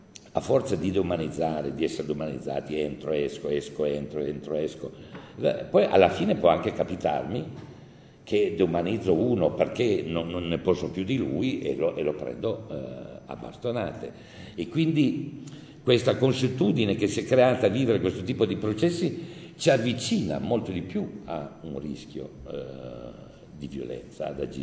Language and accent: Italian; Piedmont, Italy; io vengo dal Saluzzese e quindi ho vissuto per molti anni in una casa di campagna